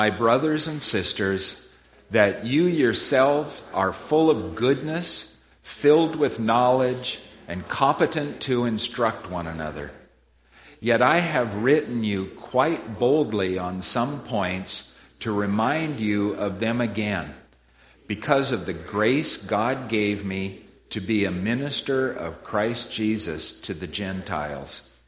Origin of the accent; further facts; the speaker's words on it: Seattle, Washington, United States; where are you from? And I'm from Seattle. I'm starting out at Faith Bible Church.